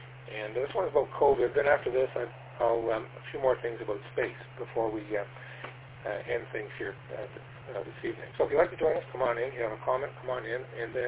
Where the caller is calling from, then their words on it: Toronto, Ontario, Canada; and I'm transmitting from Toronto, Ontario, Canada.